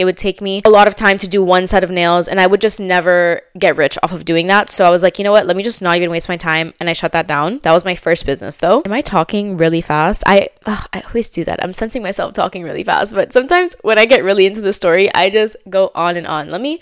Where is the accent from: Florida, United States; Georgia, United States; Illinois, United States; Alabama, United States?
Florida, United States; Miami; I grew up in Miami, so 16 is the working age.